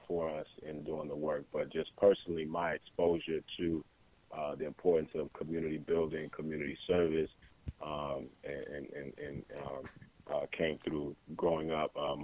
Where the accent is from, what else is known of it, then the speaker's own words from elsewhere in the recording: Seattle, Washington, United States; So I'm born and raised in Seattle